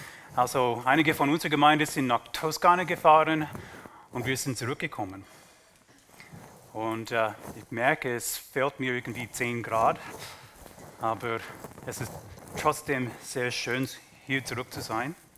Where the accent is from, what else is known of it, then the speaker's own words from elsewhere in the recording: Canada; German is a second language; Kanadier, das bin ich halt. Es ist ein Teil meiner Identität, wie meine Nase oder mein doofer Akzent. Das ist ein Teil von mir. In meinem kanadischen Pass steht Folgendes geschrieben.